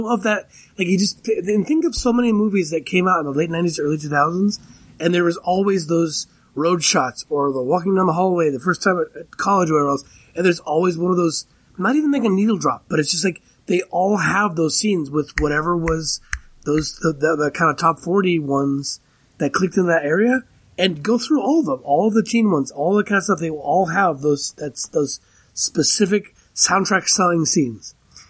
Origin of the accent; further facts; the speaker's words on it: Arizona, United States; but in this one, it just happened to be my home state of Arizona.